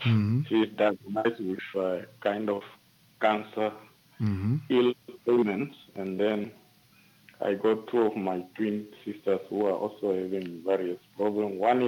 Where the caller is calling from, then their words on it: Katima Mulilo, Zambezi, Namibia; I'm calling you from Zambezi, Katima Mulilo.